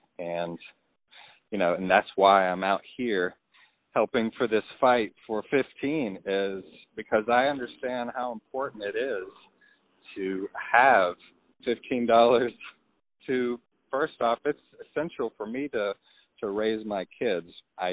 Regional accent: Candler, North Carolina, United States; I'm from Candler, North Carolina, and I work as an Amazon driver.

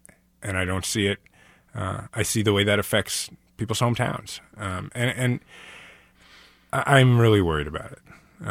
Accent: Kansas City, United States; whether it's here in my hometown of Kansas City or anywhere else in the country

